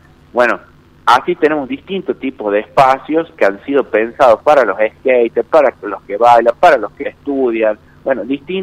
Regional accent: Argentina; nosotros como argentinos

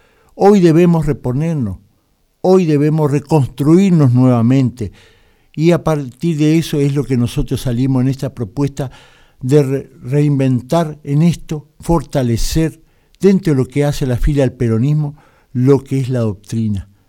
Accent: Buenos Aires, Argentina; yo fui criado en Buenos Aires hasta la edad de 15 años. Yo estudiaba, había terminado la primaria, estaba en la Escuela Técnica de Benavides, en la zona norte allá de la zona del Partido Escobar

